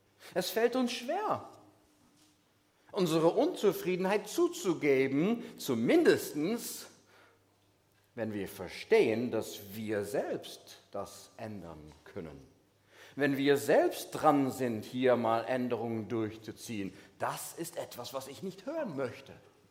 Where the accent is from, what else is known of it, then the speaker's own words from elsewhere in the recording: Hamburg, Germany; Oder ich komme ja aus Hamburg